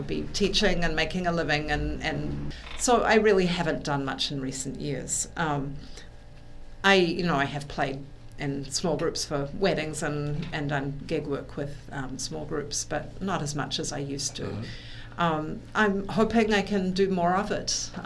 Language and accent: English; New Zealand; As a teenager, I grew up in New Zealand